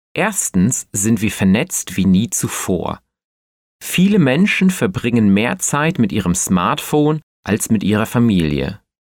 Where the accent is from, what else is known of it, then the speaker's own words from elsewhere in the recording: Berlin, Germany; Ein Besuch der Museumsinsel ist nicht nur für Touristen, sondern auch für mich als Berliner etwas Besonderes.